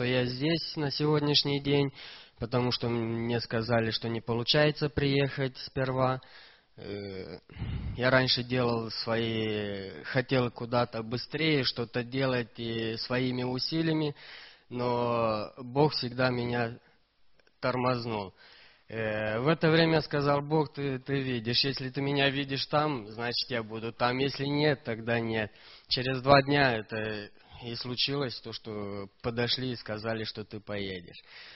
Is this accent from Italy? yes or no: yes; Italy; я из Италии.